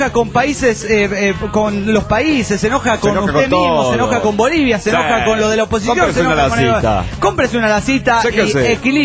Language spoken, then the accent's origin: Spanish; Matehuala, San Luis Potosí, Mexico; de Matehuala City, San Luis Potosí, México.